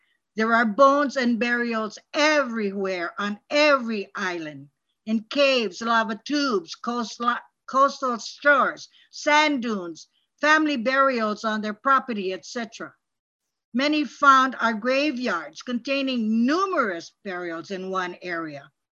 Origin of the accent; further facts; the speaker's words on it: Kealia, Hawaii, United States; I was born 82 years ago, awesome years ago, and I was raised in the Ahupua of Kealia Mokupuni o Kauai.